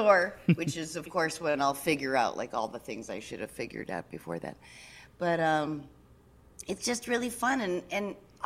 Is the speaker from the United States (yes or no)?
yes; New Hampshire, United States; I'm from right outside of Boston in New Hampshire.